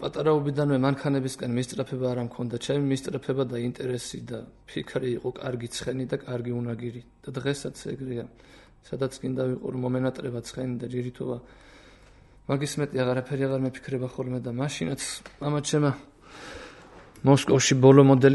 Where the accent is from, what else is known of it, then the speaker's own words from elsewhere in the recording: Kakheti, Georgia; also born or lived in Tbilisi; სანახევროდ თბილისში ვიზდებოდი მე და რომ მომენატრებოდა ჩემი კახეთი და ჩემი კუთხის ხალხი